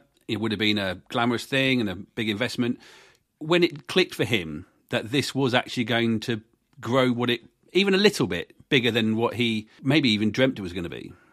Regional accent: Watford, East of England, United Kingdom; I say, I'm from Watford. They go, oh

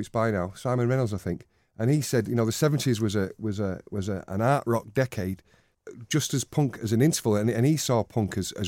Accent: Denton, North West England, United Kingdom; born there; I was born in Denton, 1965, I'm 53. My dad is Irish, Frank, from County Cavan in Ireland. My mum was English

